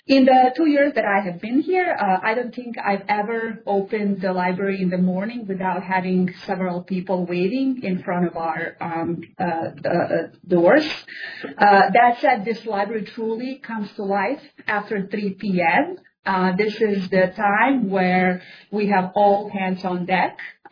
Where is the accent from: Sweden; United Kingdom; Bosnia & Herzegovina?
Bosnia & Herzegovina; English is a second language; now in Utah, United States; I am originally from Bosnia, Kansas accent, but I have been resident of Utah for the past 17 years.